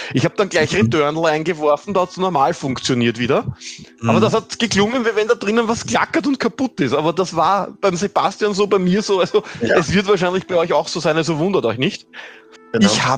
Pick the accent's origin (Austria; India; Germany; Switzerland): Austria; bei uns in Österreich natürlich PG 18